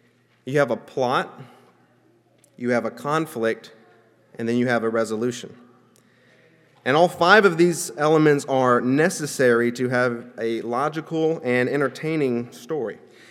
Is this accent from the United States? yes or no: yes; Anchorage, Alaska, United States; now in South Africa; I grew up in Anchorage at the DeBar congregation, Anchorage Church of Christ, and after high school I joined the AIM program, and I went to South Africa, Port Elizabeth, South Africa